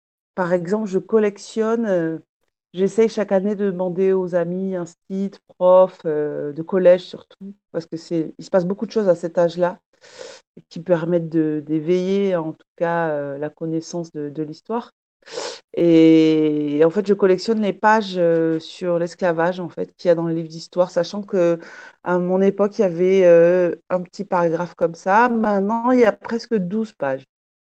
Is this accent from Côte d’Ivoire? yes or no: no; Nouvelle-Aquitaine, France; mon parcours perso d'adopter, en fait, où j'ai grandi au Pays Basque avec des sœurs coréennes, pareil